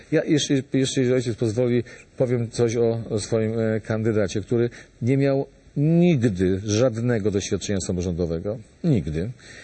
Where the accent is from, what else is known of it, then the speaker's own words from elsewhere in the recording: Lesser Poland, Poland; jesteśmy z Małopolski